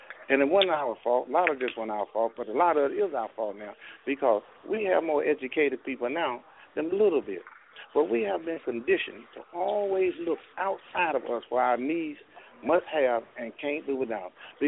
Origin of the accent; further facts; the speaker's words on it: the South, United States; I'm from the South, she would not tolerate me hanging out with a kid